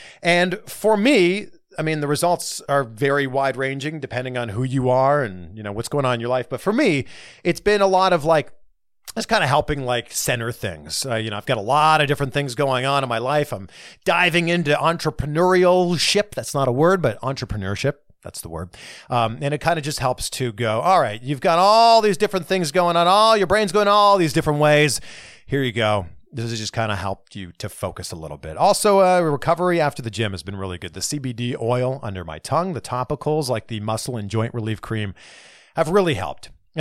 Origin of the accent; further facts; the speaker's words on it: Pickering, Ontario, Canada; we both grew up very close to each other. I'm from Pickering.